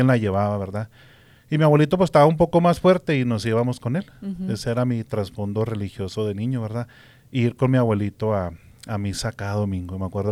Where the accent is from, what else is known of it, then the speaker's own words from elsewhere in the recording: Delicias, Chihuahua, Mexico; now in Denver, United States; Bueno, yo soy de la ciudad de Delicias, Chihuahua, México. Uh-huh. Sí, nací allí en Delicias y me mudé aquí a Denver en 1997. Uh-huh. Ya tengo, pues ya voy para 24 años ya.